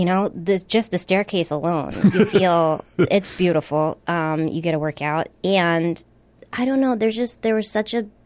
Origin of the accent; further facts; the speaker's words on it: Boston, Massachusetts, United States; grew up in Boston.